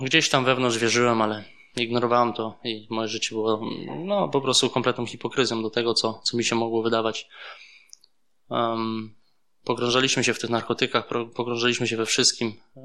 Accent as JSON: {"language": "Polish", "region": "Hamburg", "country": "Germany", "tie": "born or raised there", "lives_now": "Poland", "said": "Wychowałem się w Hamburgu"}